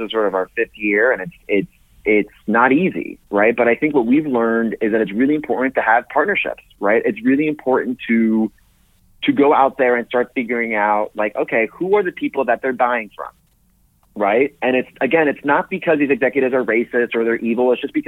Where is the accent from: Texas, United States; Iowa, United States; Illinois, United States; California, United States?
Texas, United States; McAllen; born there; Well, I was born in McAllen, Texas, so South Texas